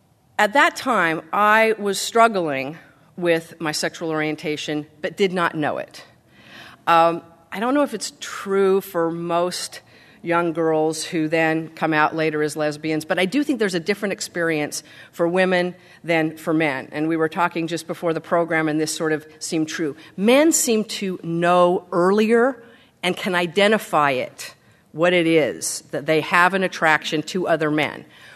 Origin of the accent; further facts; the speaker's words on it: Utah, United States; Many of you know that I grew up Mormon in Utah.